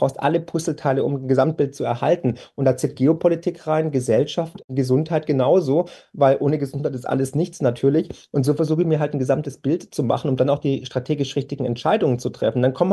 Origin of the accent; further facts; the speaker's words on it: Waiblingen, Baden-Württemberg, Germany; Stihl kommt aus meiner Heimat, hier aus Waiblingen